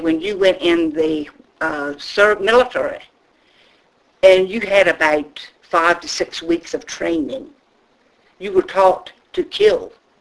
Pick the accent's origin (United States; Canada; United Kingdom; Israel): United Kingdom; Scotland; Yeah, we're Scottish, so I mean that probably might have been has, you know, some bearing on it.